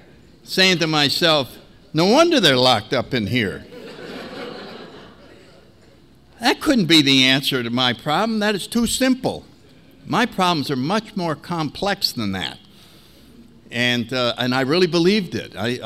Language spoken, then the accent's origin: English; Connecticut, United States; But very briefly, I grew up in Connecticut.